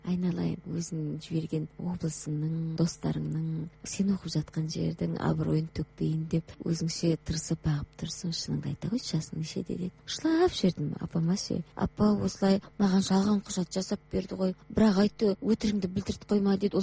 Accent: Petropavl, North Kazakhstan Region, Kazakhstan; Сонда мен өзімді Қызылжардың қызыл сөзді қызымын деп айтамын өзімді.

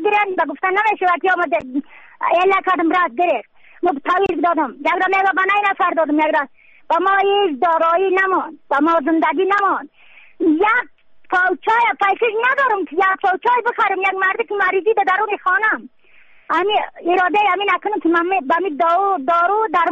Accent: Badakhshan, Afghanistan; از بدخشان هستم، مرکز بدخشان، ولسوالی یکلی پایان، قیره وینگ.

